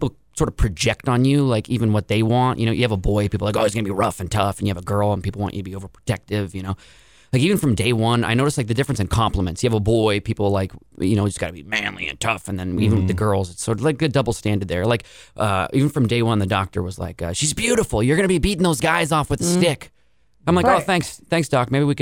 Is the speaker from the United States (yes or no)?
yes; Portland, Oregon, United States; also born or lived in Boston / Los Angeles; Yeah, I grew up, born and raised in Portland, and then I moved around. I lived in Boston and LA, but Portland is just I grew up. I went to University of Oregon